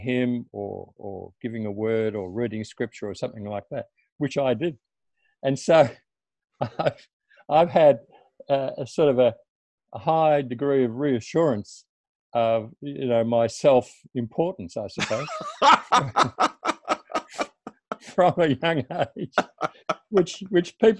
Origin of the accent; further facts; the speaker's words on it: Melbourne, Victoria, Australia; born there; I was born in Melbourne in 1946. So I was officially the first of the baby boomers.